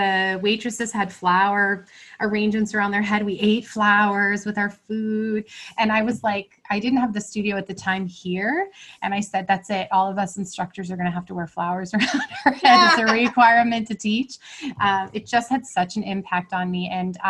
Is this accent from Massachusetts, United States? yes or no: yes; Massachusetts, United States; also born or lived in Florida; now in New Hampshire, United States; I'm from Massachusetts. I got married to my husband. We moved to New Hampshire for just, I guess, 6 years. Then we were in Florida for 3 years. And then we came back to New Hampshire, but much further north